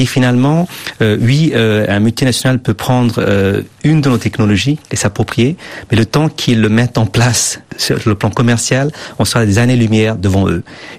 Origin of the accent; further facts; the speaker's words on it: California, United States; je suis de Californie, je passe beaucoup de temps maintenant en Europe